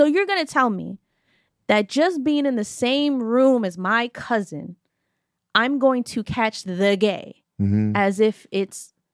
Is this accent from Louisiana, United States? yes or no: no; New York, United States; growing up in New York, you know Jewish people, you know Muslims, you know, like, you're around so many different people.